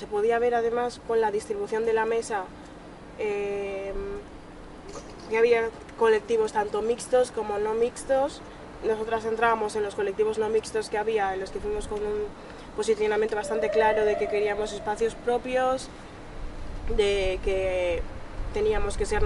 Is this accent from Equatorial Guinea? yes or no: yes; Equatorial Guinea; moved away; tengo 22 años, soy de Guinea Ecuatorial